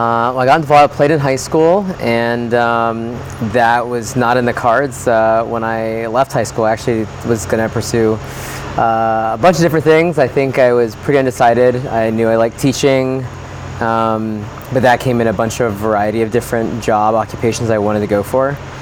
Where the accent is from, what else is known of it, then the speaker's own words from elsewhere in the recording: Pennsylvania, United States; I'm originally from Pennsylvania, my wife's from Delaware